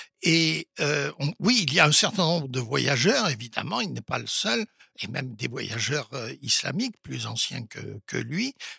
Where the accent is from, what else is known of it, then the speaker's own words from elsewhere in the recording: France; ça a toujours été comme ça chez nous en France